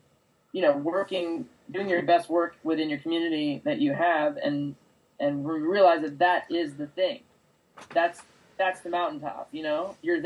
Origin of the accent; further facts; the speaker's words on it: Long Island, New York, United States; I am from Long Island, okay?